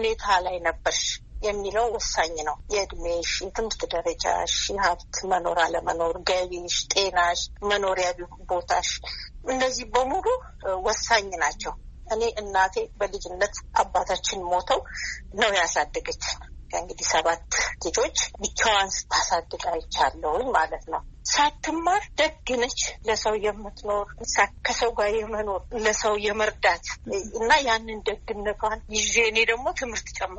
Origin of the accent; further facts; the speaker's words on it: Toke Rensa, Oromia, Ethiopia; also born or lived in Ambo; የተወለድኩት ከአምቦ 35 ኪሎ ሜትር ርቃ በምትገኘው ቶኬ ሬንሳ የምትባል መንደር ነው። የገጠር መንደር ነች እና እዛ ከአንደኛ እስከ ስድስተኛ ተማርኩ።